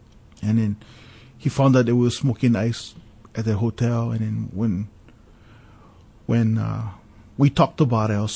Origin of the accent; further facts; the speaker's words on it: Papakolea, Hawaii, United States; Well, I grew up in Papakolea, homestead up there by Punchbowl Cemetery. Lived there all my life until I graduated and went to college in 1988. Yeah. And so, Hawaiian from the hills, homestead.